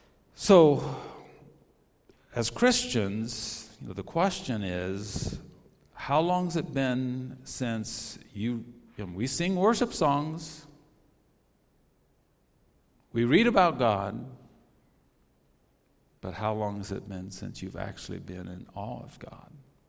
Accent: Tokyo, Japan; moved away as an adult; now in United States; I grew up in Japan. I'm a missionary kid. I was born in Tokyo, lived in Japan my whole life, came to the States when I was 18.

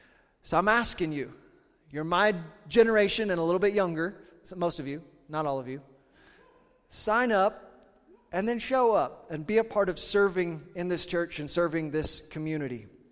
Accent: Kansas, United States; now in Western Colorado, United States; I grew up in Southeast Kansas. It's flat as a pancake.

